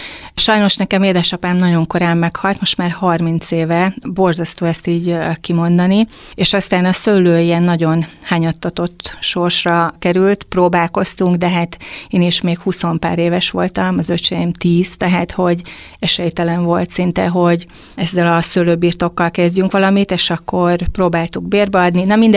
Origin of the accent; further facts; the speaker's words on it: Veszprém, Veszprém County, Hungary; Én Veszprémben születtem, és ugye sokáig ott is éltem